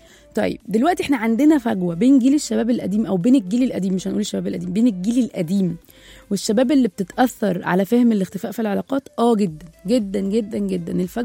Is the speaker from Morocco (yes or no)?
no; Egypt; يعني مثلا زي ما بيحصل هنا كده عندنا في مصر